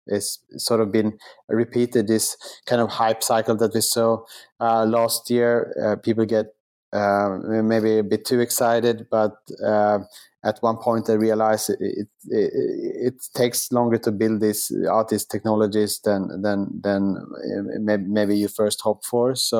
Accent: Sweden; moved away as an adult; also born or lived in New York / Singapore; now in Melbourne, Australia; back in my home country of Sweden and in Asia.

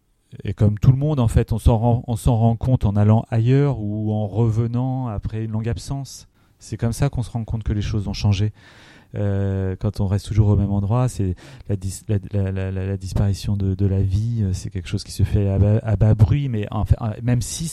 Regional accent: Centre-Val de Loire, France; J'ai grandi en Eure-et-Loir, quand j'étais enfant, il y avait des perdrix, il y avait des vanneaux, il y avait des lièvres.

